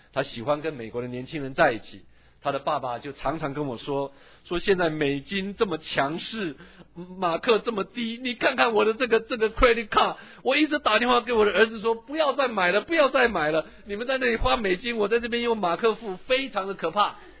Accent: Taiwan; now in United States; 这个在我们在台湾长大跟在美国，我不明白这样的事情

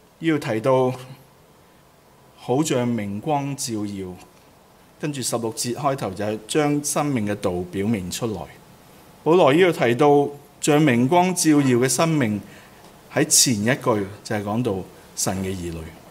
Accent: New Jersey, United States; 感恩我在这里长大，在这里洗礼

